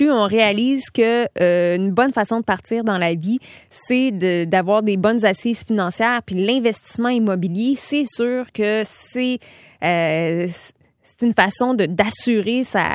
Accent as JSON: {"language": "French", "town": "Montreal", "region": "Quebec", "country": "Canada", "tie": "born or raised there", "said": "j'ai grandi à Montréal. Je suis une vraie pure laine montréalaise et j'avais pas vraiment d'intérêt de quitter la maison. J'étais au métro Henri Bourassa"}